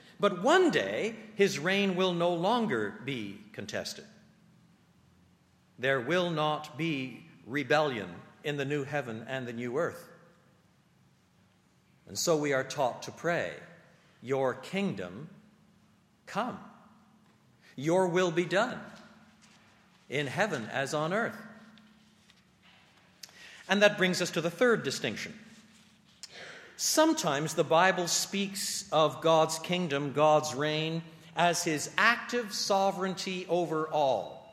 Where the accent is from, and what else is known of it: Canada